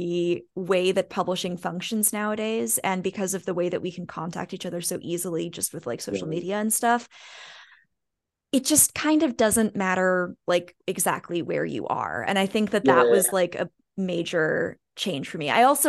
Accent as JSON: {"language": "English", "region": "Midwest", "country": "United States", "tie": "born or raised there", "lives_now": "Iowa, United States", "said": "I'm in Iowa right now. And I was raised like in the Midwest and I went out to New York"}